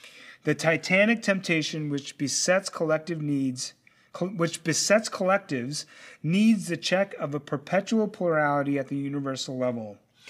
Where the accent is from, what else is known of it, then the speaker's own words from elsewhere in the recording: Chicago, Illinois, United States; For me, I'm a Korean, I'm an American, I'm a Chicagoan.